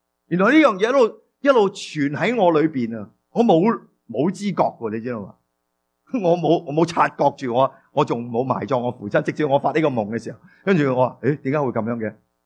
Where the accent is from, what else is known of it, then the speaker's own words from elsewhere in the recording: China; 但我哋中国人惯咗，唔好喊啦咁